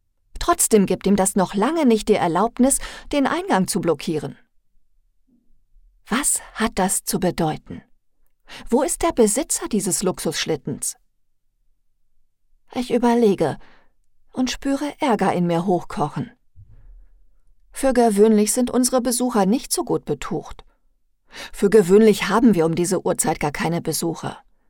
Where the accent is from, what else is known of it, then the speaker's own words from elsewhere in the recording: Duisburg, North Rhine-Westphalia, Germany; accent: Ruhr dialect; Trotz des Ärgers, den es in Marxloh hin und wieder gibt, habe ich noch nie das Bedürfnis verspürt, Duisburg und damit den Ruhrpott zu verlassen. Ich liebe meine Geburtsstadt mit all ihrem Charme und der Industriekultur. Der Kohlenpott-Dialekt ist nirgendwo so schön wie bei uns.